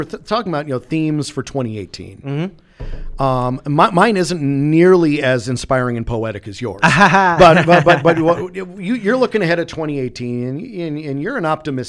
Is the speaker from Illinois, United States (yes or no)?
yes; Chicago, Illinois, United States; And understand, I'm from Chicago.